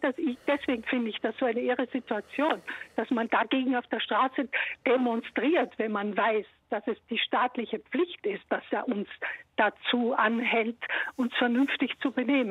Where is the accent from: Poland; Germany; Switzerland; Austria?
Austria; es auch aus Österreich, wo ich herkomme